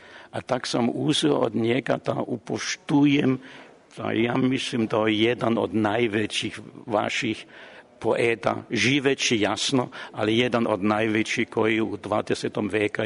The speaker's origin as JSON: {"language": "Serbian", "country": "Germany", "second_language": "Serbian", "said": "ja sam Nemac sa srpskom dušom."}